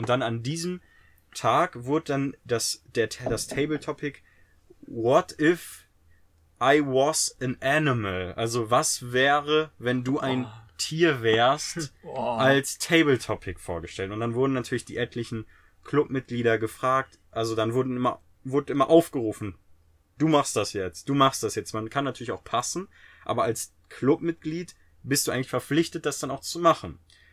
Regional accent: Germany; ich war ein Deutscher, in einem Keller, in einem Hotel mit nur Engländern

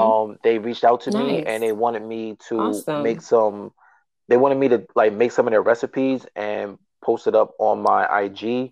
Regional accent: Long Island, New York, United States; now in Baltimore, United States; Because I'm originally from Long Island. So I'm from Long Island. I gotta go back home. Part of New York

